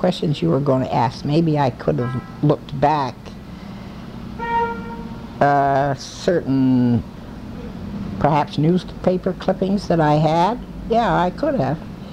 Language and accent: English; Bridgeport, Connecticut, United States; born there; Well, I lived in Bridgeport my whole life, and I was born in Bridgeport, but my mother and her family came from New Haven.